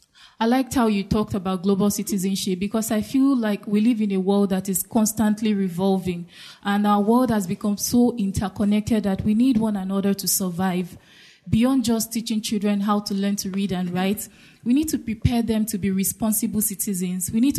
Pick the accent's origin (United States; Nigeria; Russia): Nigeria; Lagos; I grew up in the ghetto area of Lagos in Nigeria